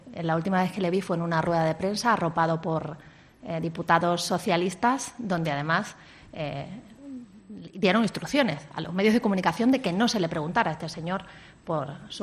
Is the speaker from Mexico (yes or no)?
no; Cáceres, Extremadura, Spain; Soy extremeña, amo Extremadura.